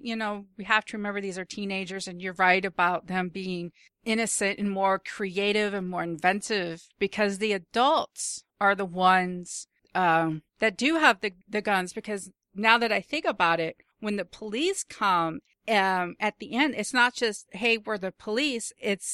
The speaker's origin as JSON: {"language": "English", "country": "United States", "tie": "born or raised there", "said": "I'm American. I don't know, like, I was born and raised in America."}